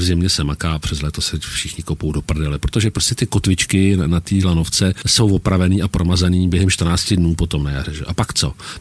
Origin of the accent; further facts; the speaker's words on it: Pec pod Sněžkou, Hradec Králové Region, Czechia; já pocházím z Pece pod Sněžkou. Krkonoš.